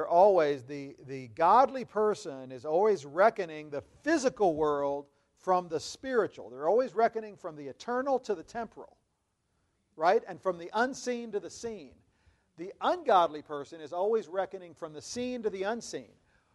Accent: Scotland, United Kingdom; Scotland is my heritage. I'm Scottish.

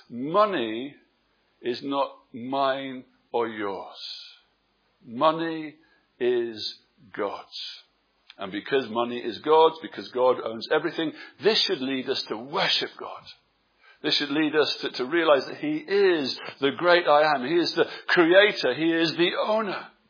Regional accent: England, United Kingdom; moved away as an adult; you'll know that my wife and I, we're from England. And we go back to England from time to time.

